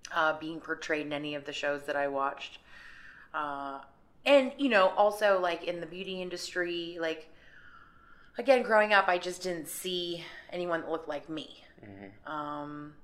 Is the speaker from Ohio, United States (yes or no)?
no; Seattle, Washington, United States; Well, when I was looking back at like a lot of the shows I watched growing up, I realized how white a lot of it was.